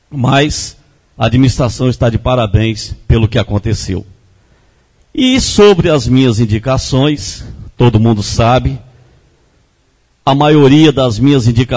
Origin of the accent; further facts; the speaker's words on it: Conceição da Barra, Espírito Santo, Brazil; eu, nascido e criado aqui em Conceição da Barra